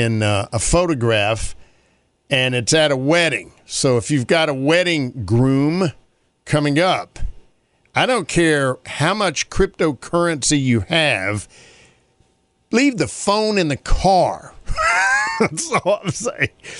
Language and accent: English; High Point, North Carolina, United States; North Carolina State has a kid from near my hometown in High Point, Chris Velleman.